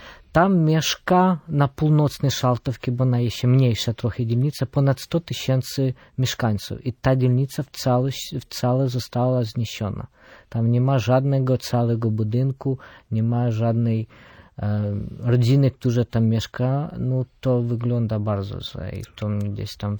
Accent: Cherkasy, Cherkasy Oblast, Ukraine; Polish is a second language; now in Poland; Pochodzę z środkowej Ukrainy, z miasta Cherkasy, ale pan ma rację, od 5 lat studiowałem w Charkowie.

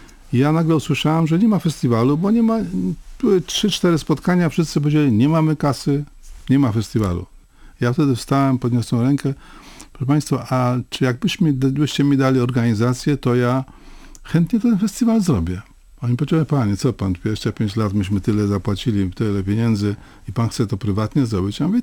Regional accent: Sopot, Pomeranian Voivodeship, Poland; born there; Ja się urodziłem w Sopocie, można powiedzieć, blisko Opery Leśnej.

